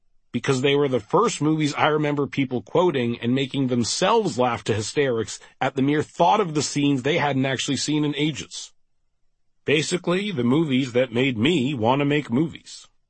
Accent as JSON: {"language": "English", "country": "Canada", "said": "I'm Canadian"}